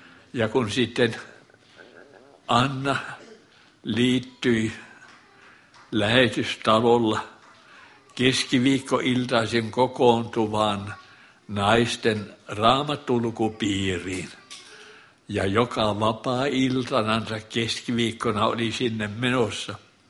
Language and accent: Finnish; Joensuu, North Karelia, Finland; Olen syntynyt Pohjois-Karjalassa Joensuun kaupungissa perheeseen, jossa jo ennestään oli 8 lasta.